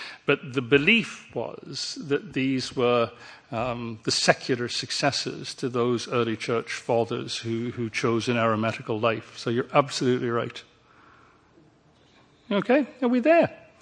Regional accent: England, United Kingdom; you'll know from … that although I'm English, I have Scottish roots.

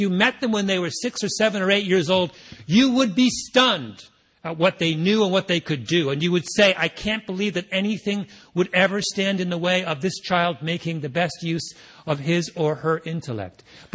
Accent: Canada; I could have, of course, used a Canadian hockey team. I'm Canadian.

